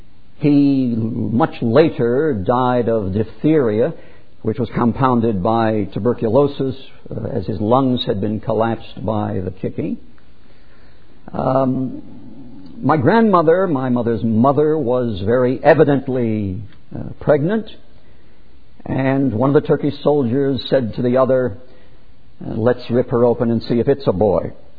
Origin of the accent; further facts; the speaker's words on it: United States; I hate no one. I'm an American.